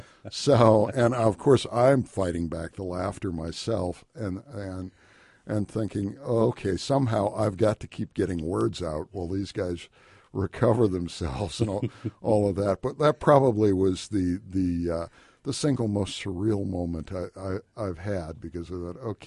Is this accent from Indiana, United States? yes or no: yes; Indiana, United States; I grew up here in Indiana, as I know you did. It means something to be a Hoosier.